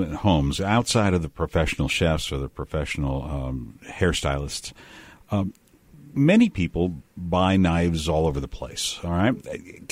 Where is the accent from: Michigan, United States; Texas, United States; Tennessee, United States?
Michigan, United States; Detroit; I remember growing up in Detroit.